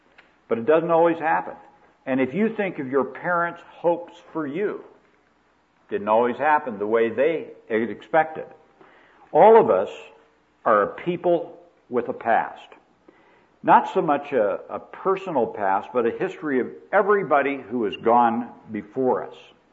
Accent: Iowa, United States; moved away; Just before Christmas, I visited in my hometown in Iowa, a little town of 100 people.

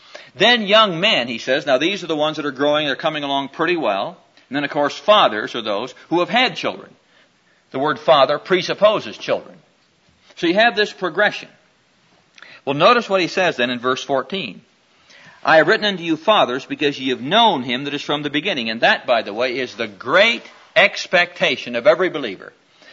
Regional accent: Neola, Iowa, United States; I remember as a kid growing up in Neola, Iowa, down in southwestern Iowa, a town of about 900 folk.

